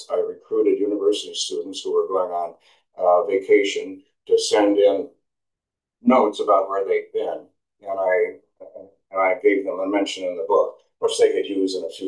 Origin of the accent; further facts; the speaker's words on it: Chicago, Illinois, United States; But I grew up in Chicago using public transportation. We didn't have a car.